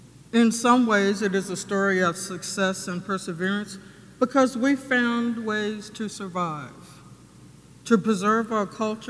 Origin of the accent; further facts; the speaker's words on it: New York, United States; I was raised in New York. I could sit where I wanted